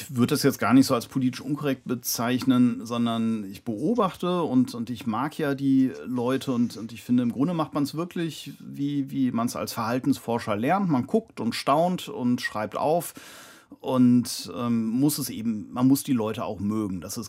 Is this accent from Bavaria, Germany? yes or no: no; North Rhine-Westphalia, Germany; now in Berlin, Germany; Also ich bin ein Westfale in Berlin, so ist es eben.